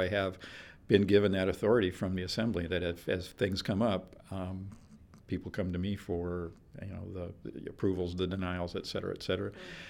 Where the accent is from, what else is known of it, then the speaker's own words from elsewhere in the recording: Seattle, Washington, United States; I grew up in Seattle, and right now I'm living in a small town outside of Seattle